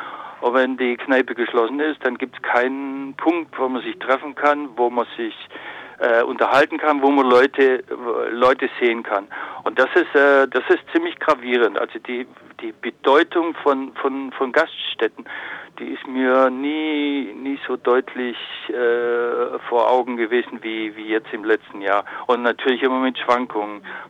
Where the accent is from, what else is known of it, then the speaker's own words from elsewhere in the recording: Germany; Also ich als Deutscher merke, dass es in die Richtung geht.